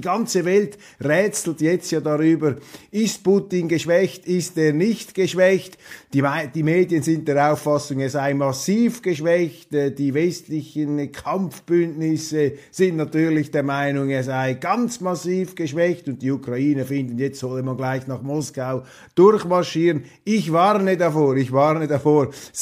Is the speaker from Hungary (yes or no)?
no; Switzerland; ich lobe jeden Tag, an dem ich als Schweizer aufwache, mit so einem Regierungssystem.